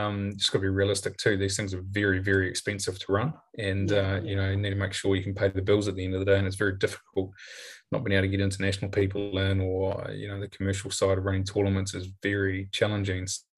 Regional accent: Manawatū-Whanganui, New Zealand; I love my hometown course of the Manawatu Golf Club

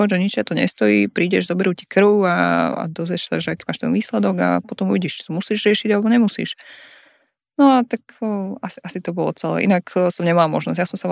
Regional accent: eastern Slovakia, Slovakia; ja pochádzam z východného Slovenska

